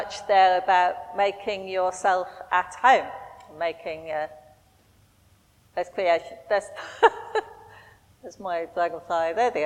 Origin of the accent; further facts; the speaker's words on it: Yorkshire and the Humber, United Kingdom; now in London, United Kingdom; I came from Yorkshire to live near London, and for a long, long time, Yorkshire was my home